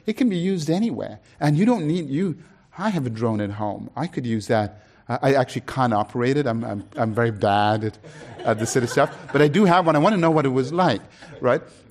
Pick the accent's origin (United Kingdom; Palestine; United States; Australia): United Kingdom; born there; in this country, in Britain, I'm a British citizen, I was born there